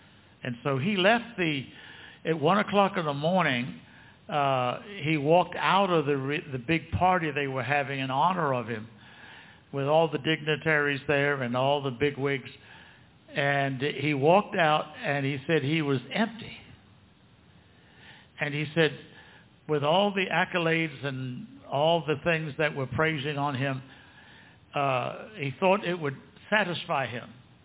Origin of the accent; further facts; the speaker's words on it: New Zealand; As a young boy, I was born in June the 8th, 1941.